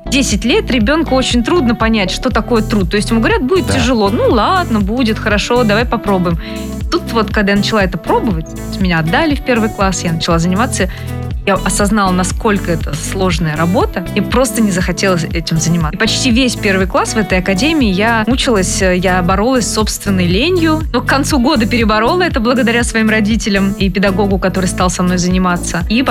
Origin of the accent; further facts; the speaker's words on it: Saint Petersburg, Russia; Петербург остался моим родным городом, я с радостью приезжаю туда и чувствую себя как дома.